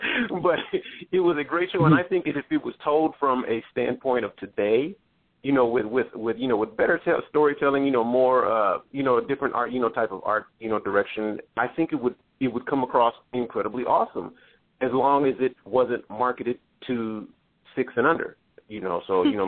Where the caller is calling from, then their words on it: Chicago, Illinois, United States; Coming from Chicago.